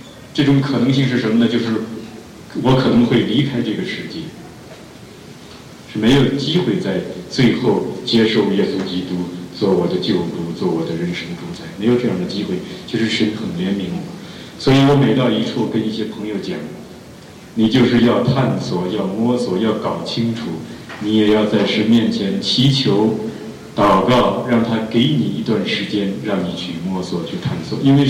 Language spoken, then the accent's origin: Chinese; China; 我们中国人的名字，特别是我这一代的人